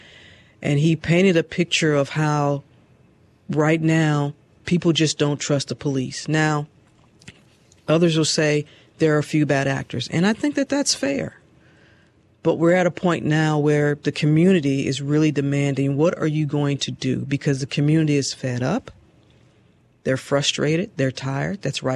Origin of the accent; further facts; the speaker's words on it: St. Louis, Missouri, United States; As a black woman growing up in St. Louis, it's not lost on me.